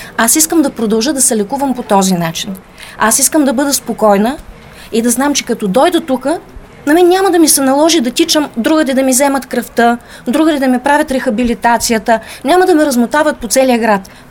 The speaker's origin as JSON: {"language": "Bulgarian", "town": "Plovdiv", "region": "Plovdiv Province", "country": "Bulgaria", "said": "От Пловдив съм, адвокат с 25 годишна практика съм."}